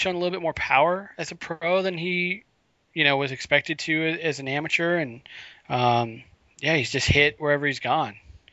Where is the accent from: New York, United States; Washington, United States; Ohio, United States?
Washington, United States; Redmond; Yeah, I grew up in Redmond.